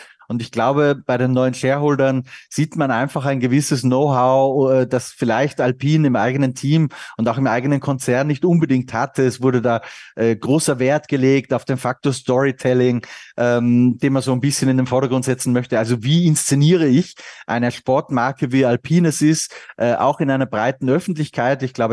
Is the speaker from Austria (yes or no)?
yes; Austria; Ich als Österreicher und nicht Fußball-Fan.